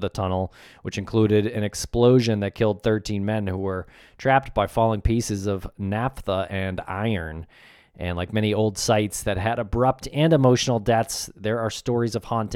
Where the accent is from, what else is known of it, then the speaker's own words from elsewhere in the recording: Medford, Massachusetts, United States; Nah, I grew up in Medford, Massachusetts.